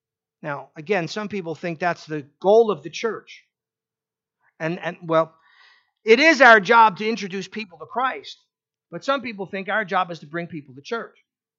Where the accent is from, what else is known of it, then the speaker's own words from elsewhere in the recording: New York, United States; I grew up on Long Island on the blue collar side of the tracks.